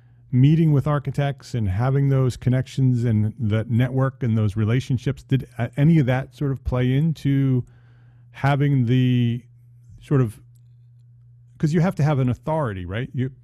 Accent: New Jersey, United States; born there; I was born in New Jersey, so I'm a Jersey guy. So I always looked at the city from the New Jersey side.

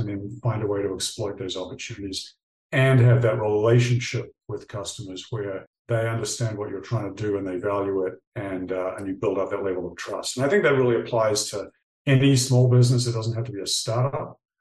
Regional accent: New Zealand; So I grew up in New Zealand

